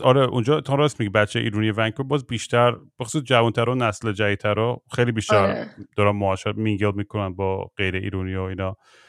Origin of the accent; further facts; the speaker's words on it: Tehran, Tehran Province, Iran; also born or lived in New York / Los Angeles / London; ما تو تهران بزرگ شدیم و من نیویورک و الی و اینا و لندن زندگی کردم